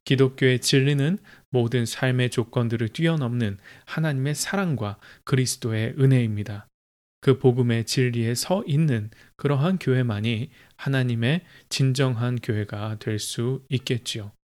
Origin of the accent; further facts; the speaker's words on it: South Korea; now in United States; 제가 사는 이 미국 땅에서 우리는 한국인으로서